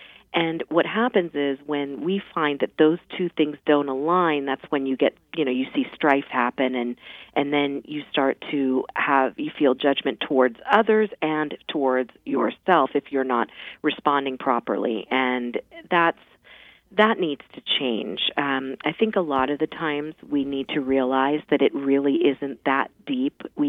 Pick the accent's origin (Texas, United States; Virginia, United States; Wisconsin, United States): Virginia, United States; Mount Vernon; I grew up in Mount Vernon, and I would see him doing it sitting there after we would go for a run or a family walk or something like that.